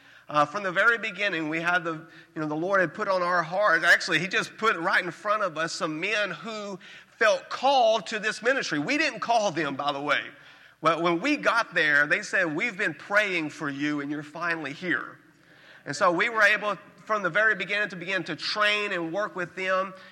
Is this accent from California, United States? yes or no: no; Arkansas, United States; Now, I'm from Arkansas, so I can't speak quickly, so you're going to have to listen quickly.